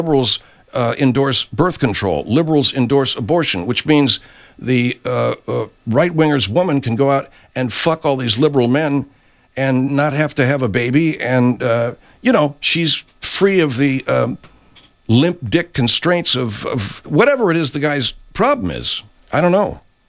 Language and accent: English; United States; I'm an American.